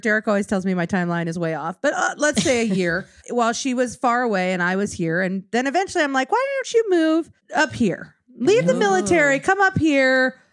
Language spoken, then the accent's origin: English; Wyoming, United States; No, we grew up in Wyoming.